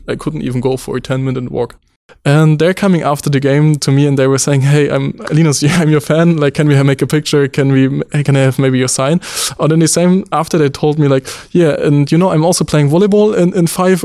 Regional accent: Gera, Thuringia, Germany; English is a second language; Yes, exactly. It's my hometown.

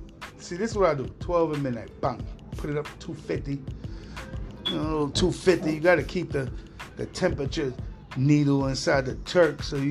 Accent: Far Rockaway, New York, United States; See, I don't know where you guys come from, but I'm from Far Rock. My aunt cooked this shit the way she made it, and it was delicious.

